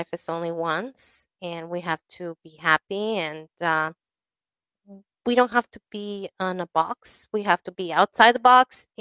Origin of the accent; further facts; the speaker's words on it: Long Beach, California, United States; I grew up in Long Beach, as you guys know. And I grew up in half of, like, close to hip-hop, where … released his first album and shoot his video.